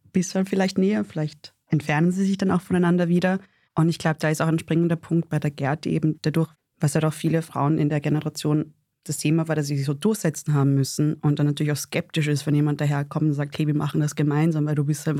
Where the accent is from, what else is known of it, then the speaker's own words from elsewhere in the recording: Vienna, Austria; ich bin Wienerin.